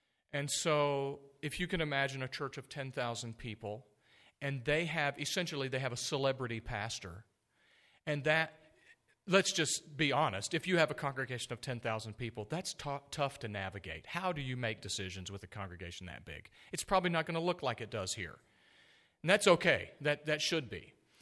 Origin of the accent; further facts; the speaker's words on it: the South, United States; So I grew up in the South where the pastor was the only elder